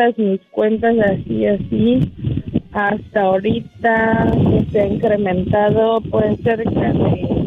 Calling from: New York, United States; Aquí saliendo del trabajo, aquí en Nueva York, en Brooklyn.

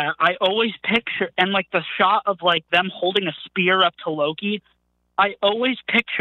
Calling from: New Jersey, United States; from New Jersey from before.

